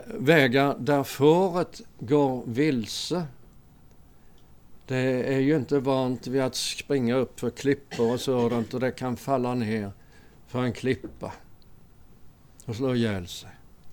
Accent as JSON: {"language": "Swedish", "town": "Örkeljunga", "region": "Skåne", "country": "Sweden", "said": "Och även i Örkeljunga där vi kommer ifrån"}